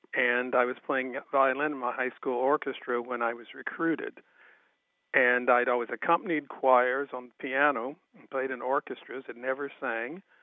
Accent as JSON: {"language": "English", "town": "Springfield", "region": "Missouri", "country": "United States", "said": "Well, I'm from Springfield, Missouri"}